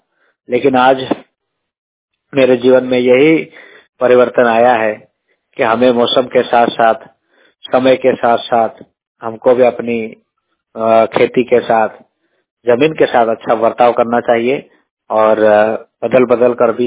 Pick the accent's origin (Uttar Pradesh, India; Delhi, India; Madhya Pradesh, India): Madhya Pradesh, India; Pati; और मैं बड़वानी जिले के पाटी तहसील का निवासी हूँ।